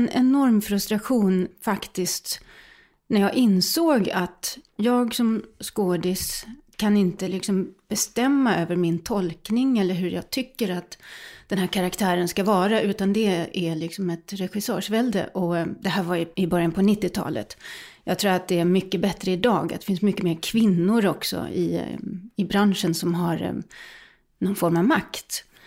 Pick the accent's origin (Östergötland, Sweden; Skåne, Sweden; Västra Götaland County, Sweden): Skåne, Sweden; Helsingborg; Jag är liksom inte sån här född Ödeåkrabo, utan jag kommer faktiskt från Helsingborg.